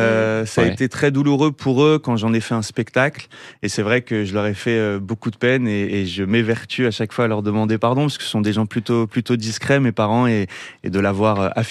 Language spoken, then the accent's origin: French; France; je vis en France, je suis français.